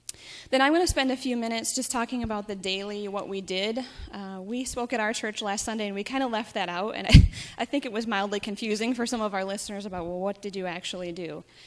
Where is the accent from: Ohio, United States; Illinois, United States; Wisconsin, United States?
Wisconsin, United States; Brodhead; I'm from Broadhead, Wisconsin.